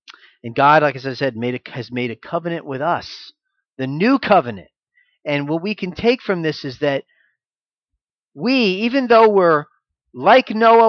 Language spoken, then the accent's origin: English; Florida, United States; now in Savannah, United States; You know, I'm from Florida. It's a lot warmer in Florida than it was here this week, right?